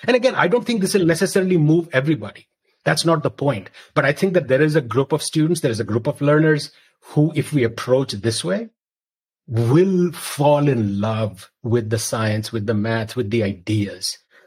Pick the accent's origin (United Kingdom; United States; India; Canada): India; Mizoram; born or raised there; also born or lived in Delhi